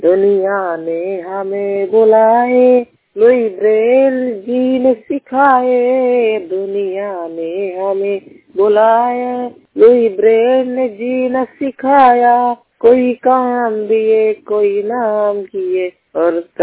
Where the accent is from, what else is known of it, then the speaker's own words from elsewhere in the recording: Sarpur Amhawa, Madhya Pradesh, India; मैं ग्राम सारपुर अमहावा तहसील त्योंथार थाना सुहागी जिला रीवा मध्य प्रदेश के मूल निवासी हूँ।